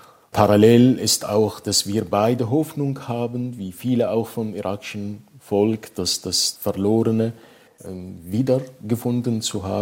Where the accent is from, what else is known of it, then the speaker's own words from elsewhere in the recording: Iraq; wir sind beide Iraker